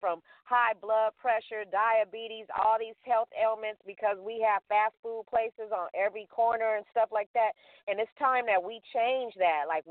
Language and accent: English; Los Angeles, California, United States; I grew up in South Los Angeles, and I started out as a child actor and a print model